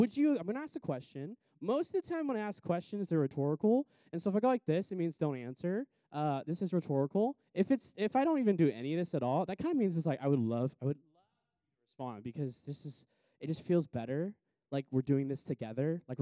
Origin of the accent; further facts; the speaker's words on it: Hawaii, United States; I'm from Hawaii.